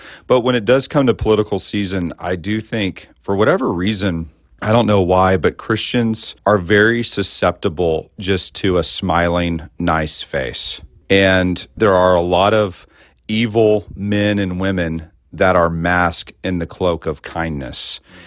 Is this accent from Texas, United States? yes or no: yes; Texas, United States; I think being a Texan qualifies me for a super level of insight, doesn't it?